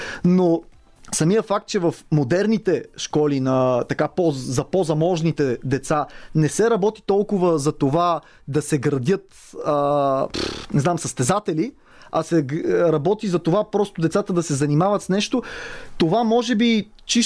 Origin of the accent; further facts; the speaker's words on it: Sofia, Sofia City, Bulgaria; особено ето ние сме софиянци, в София наблюдаваме проектите